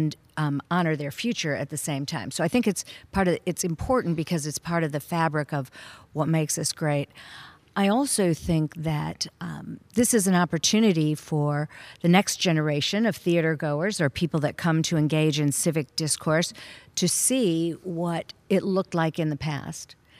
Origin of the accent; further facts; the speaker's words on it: Midwest, United States; I grew up in the Midwest.